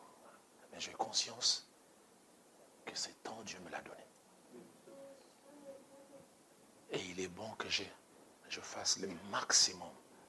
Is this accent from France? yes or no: no; Kinshasa, DR Congo; je vois petit garçon quand j'ai grandi ça à Bandal, 69.